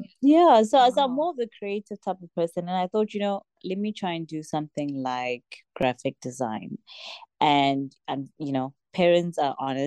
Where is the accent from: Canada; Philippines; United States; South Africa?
South Africa; Pretoria, Gauteng; now in Pietermaritzburg, South Africa; Sorry, I just had to say it very vendor. I am from Pretoria, South Africa, and I'm currently based in Pietermaritzburg in KwaZulu-Natal.